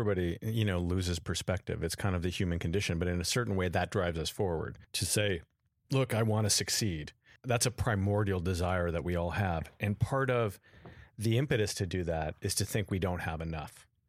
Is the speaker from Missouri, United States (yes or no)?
no; Encino, California, United States; also born or lived in Beverly Hills; I grew up in Encino. My parents were divorced when I was about 13, 14. I lived with my father and he moved to Beverly Hills.